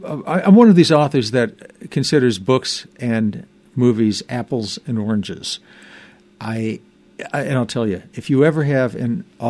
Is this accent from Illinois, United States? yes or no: yes; Illinois, United States; But I growing up outside of Chicago.